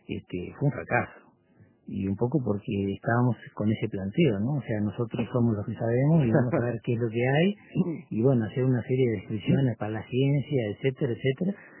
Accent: Paysandú, Uruguay; de Paysandú. Soy generación 79

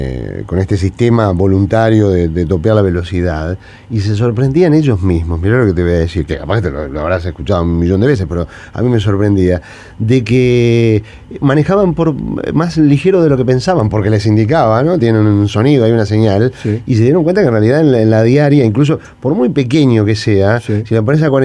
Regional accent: Uruguay; Somos los uruguayos

